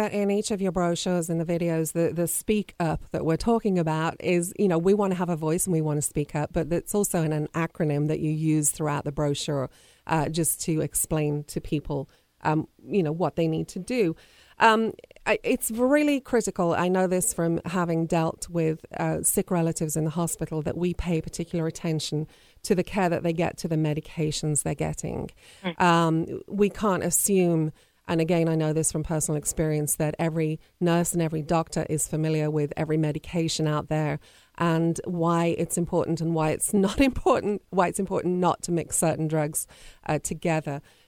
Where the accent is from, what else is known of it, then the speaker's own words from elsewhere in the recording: England, United Kingdom; You know, I'm obviously from England.